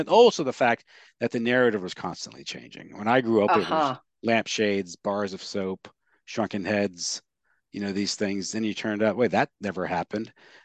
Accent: United States; I'm your typical American. I'm Irish and German.

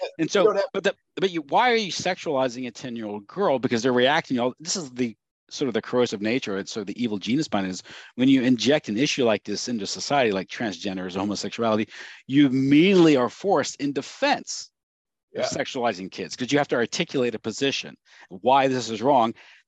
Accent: United States; I'm an American

